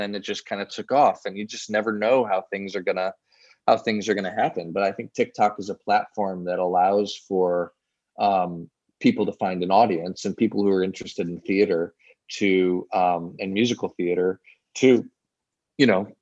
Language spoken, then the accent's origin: English; St. Louis, Missouri, United States; and, you know, I grew up in St. Louis